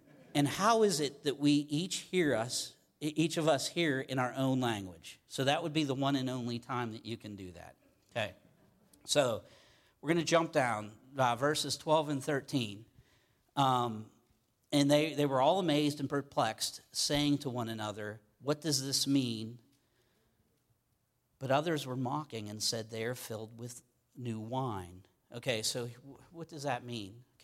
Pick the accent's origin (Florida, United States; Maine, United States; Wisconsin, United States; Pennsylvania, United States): Pennsylvania, United States; Pittsburgh; So it was at that point where I realized that my dialect, my accent, kind of gave me away, and I tried to watch it.